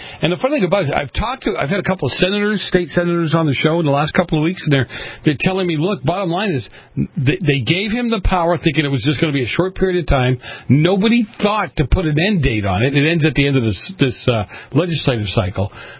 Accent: Boston, Massachusetts, United States; growing up in Boston, later on, when you start hearing the stories and you go, well, wait a minute, I lived right there. I was right around the corner from that.

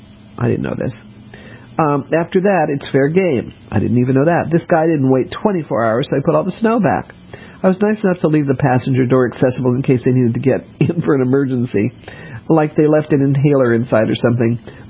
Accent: New England, United States; I lived in Boston for years, and I'm from New England.

